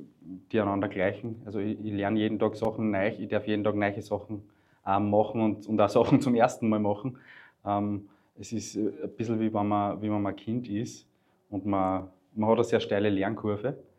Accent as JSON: {"language": "German", "town": "Linz", "region": "Upper Austria", "country": "Austria", "tie": "born or raised there", "said": "auch meiner Heimatstadt Linz wieder ein eigenes Bier zu geben"}